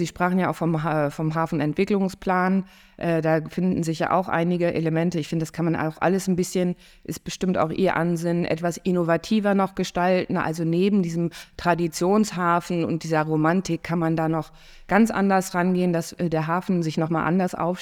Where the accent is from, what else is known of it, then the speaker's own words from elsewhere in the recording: Hamburg, Germany; ich als Hamburgerin empfinde das als Lebensader auch von Hamburg.